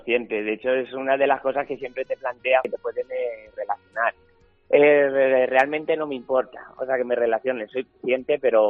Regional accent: Villaminaya, Castilla-La Mancha, Spain; estaba tocando en las fiestas de mi pueblo, en Villaminaya

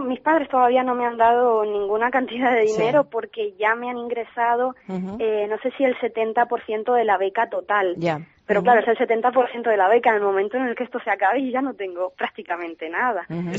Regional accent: Cartagena, Region of Murcia, Spain; now in Helsinki, Finland; Además, yo soy de Cartagena, y el invierno allí son 16 grados.

